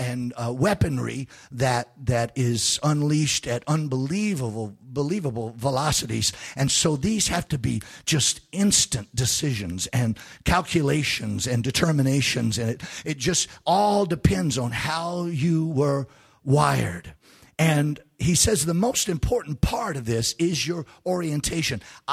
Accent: the South, United States; I'm a Southerner. I was born down here. Every now and then I'll probably have something bubble up that is unique to the South and to men from the South. But I can't do anything about that. It's just where I'm from. I was raised out in the country.

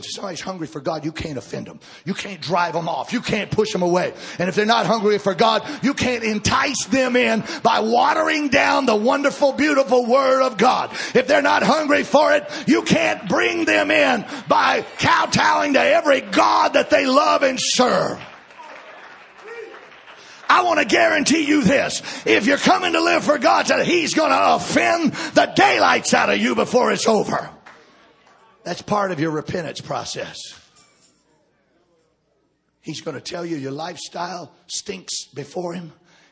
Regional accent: Baton Rouge, Louisiana, United States; I'm from Baton Rouge. I can talk about it.

